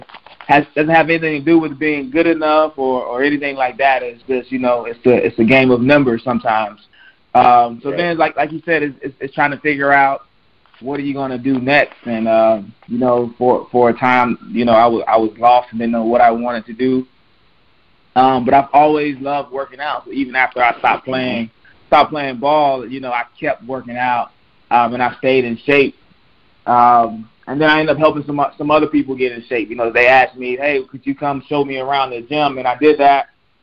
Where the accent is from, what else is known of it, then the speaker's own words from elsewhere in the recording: Florida, United States; I've been playing sports, you know, man, growing up in Florida.